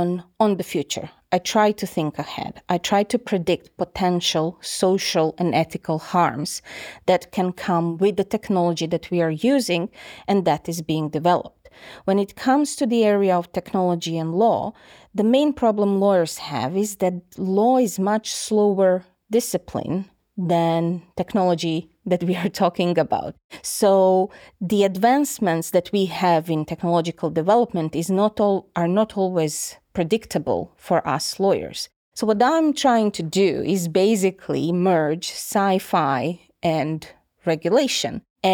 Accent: Croatia; English is a second language; moved away as an adult; now in Aberdeen, United Kingdom; I'm originally from Croatia. I got to Aberdeen in 2019

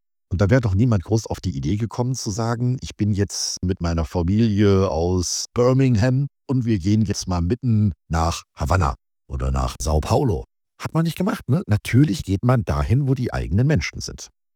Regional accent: Oberhausen, North Rhine-Westphalia, Germany; born there; Am meisten hat mich entsetzt, in meiner Geburtsstadt Oberhausen die Innenstadt zu sehen.

